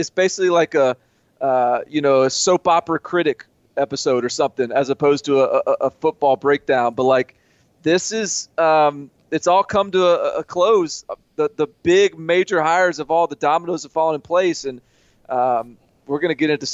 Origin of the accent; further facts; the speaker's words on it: Nashville, Tennessee, United States; Those guys, you know, I'm from Nashville.